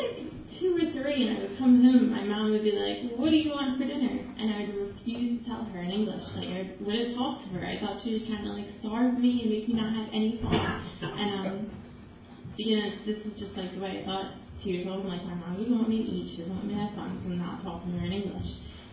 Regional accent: Philadelphia, Pennsylvania, United States; But I'm from Philadelphia. I'm born and raised.

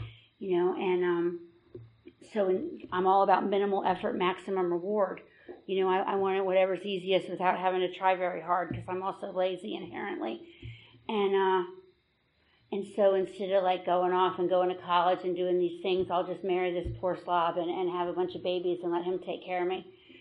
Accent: New Jersey, United States; You know, I'm from New Jersey. I grew up most of the time by the Jersey Shore

